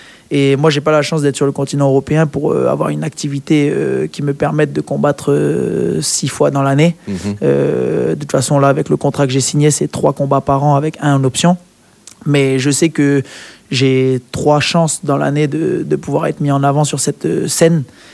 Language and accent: French; New Caledonia; On est de Calédonie, on n'a rien à envier aux autres.